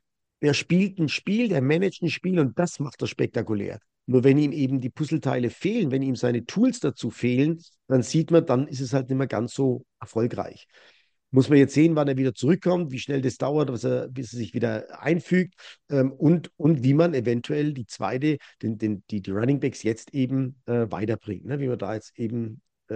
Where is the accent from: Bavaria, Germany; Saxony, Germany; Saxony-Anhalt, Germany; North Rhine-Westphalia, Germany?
Bavaria, Germany; Ich bin halt ein Mittelfranke, ne?